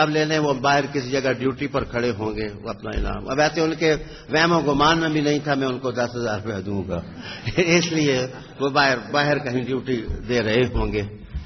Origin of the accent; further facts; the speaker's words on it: Thandiani, Khyber Pakhtunkhwa, Pakistan; تو میں سید زادہ ٹھڈیانی کا رہنے والا، ٹھنڈی سرزمین کا لیکن گرم سید،